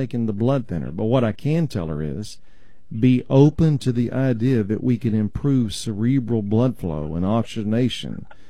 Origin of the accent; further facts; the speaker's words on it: Texas, United States; I don't say that because I'm from Texas.